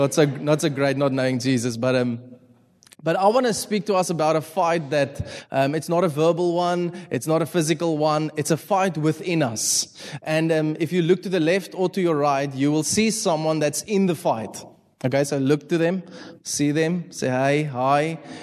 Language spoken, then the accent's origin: English; Malmesbury, Western Cape, South Africa; first language Afrikaans; English is a second language; So if the English isn't so well tonight, just know it's because I'm actually Afrikaans and I'm from Malmesbury. I mean, can English come out of Malmesbury? The answer is no.